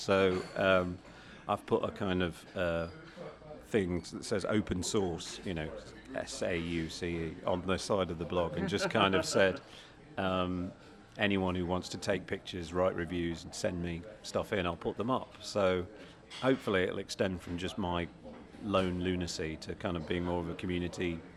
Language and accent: English; Derby, East Midlands, United Kingdom; because I'm from Derby